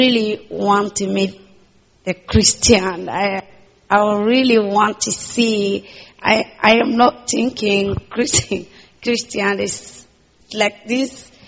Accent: Somalia; English is a second language; moved away; also born or lived in Kenya / Malaysia / Thailand; I come from Somalia. And I come when I 11 years in Kenya, and after Kenya

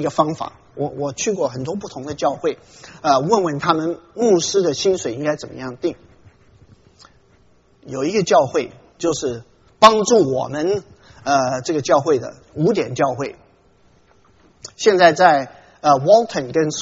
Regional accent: Taiwan; now in United States; 我记得我刚从台湾来的时候，那个时候我还没信主啊，有个牧师来，美国牧师

